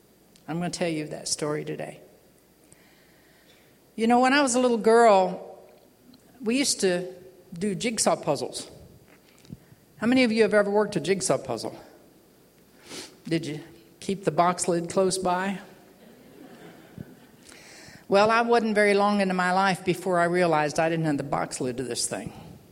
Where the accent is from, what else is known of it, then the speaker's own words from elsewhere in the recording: Oklahoma City, Oklahoma, United States; went back to my hometown of Oklahoma City and started looking for work.